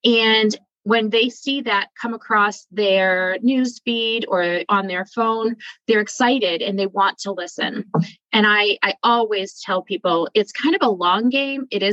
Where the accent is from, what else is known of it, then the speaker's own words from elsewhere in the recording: Massachusetts, United States; So I'm actually from just south of Boston. I've lived in New England my entire life.